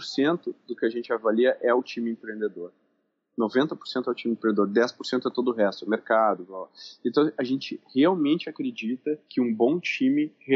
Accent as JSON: {"language": "Portuguese", "town": "Porto Alegre", "region": "Rio Grande do Sul", "country": "Brazil", "lives_now": "São Paulo, Brazil", "said": "depois vim para São Paulo, sou de Porto Alegre."}